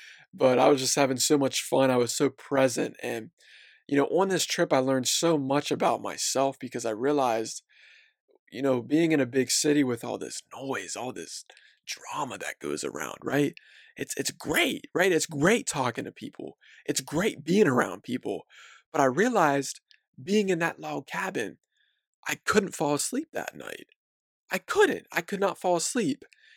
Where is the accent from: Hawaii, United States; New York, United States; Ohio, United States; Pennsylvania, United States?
Pennsylvania, United States; Chambersburg; I'm from Pennsylvania. I'm from a very conservative town called Chambersburg, Pennsylvania.